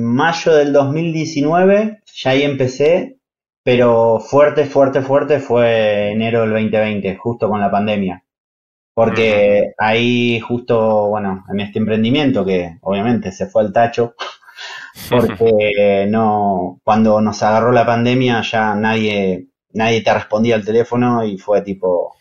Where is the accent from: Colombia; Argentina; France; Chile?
Argentina; now in Madrid, Spain; Soy de Argentina, como notarán por mi acento, pero actualmente estoy viviendo en Madrid, en España.